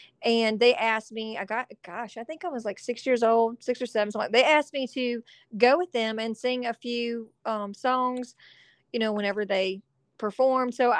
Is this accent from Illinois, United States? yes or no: no; South Carolina, United States; now in Nashville, United States; well, I'm from South Carolina, so we don't even get snow. I mean, like, maybe once every 4 or 5 years. So, like, I'm in Nashville